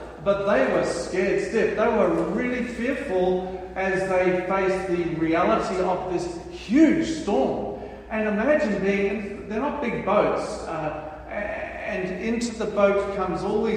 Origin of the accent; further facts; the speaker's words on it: Australia; also born or lived in New Zealand; I'm Australian, but I went to New Zealand, met Margaret, married her, came back here 26 years later.